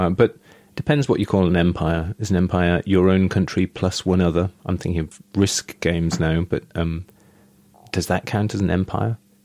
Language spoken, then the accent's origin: English; United Kingdom; I don't say I'm Great British. I say I'm British.